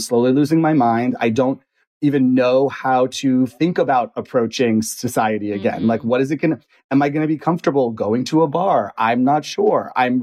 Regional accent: New Jersey, United States; now in Los Angeles, United States; I'm from Jersey.

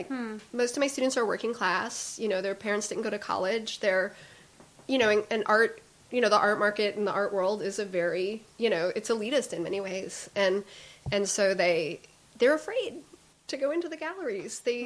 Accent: Ohio, United States; And I grew up in Ohio, so when we wanted to see art, we would drive to New York and we would drive to Chicago just to look at art.

